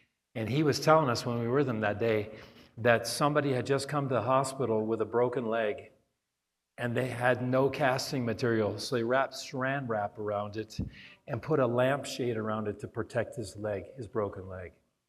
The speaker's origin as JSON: {"language": "English", "region": "Wyoming", "country": "United States", "tie": "born or raised there", "said": "growing up in Wyoming, my dad always said, son, we can do it ourselves."}